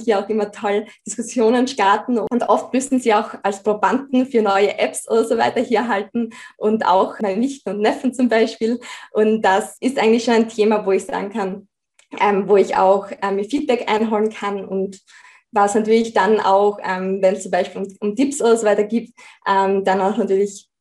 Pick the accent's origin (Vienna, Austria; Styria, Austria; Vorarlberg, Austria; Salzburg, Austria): Styria, Austria; Freiland; Ich komme ja aus der Südweststeiermark, aus einem sehr, sehr kleinen Ort mit dem Namen Freiland. Wir haben auch gerade mal um die 150 Einwohner, also wirklich vom Land.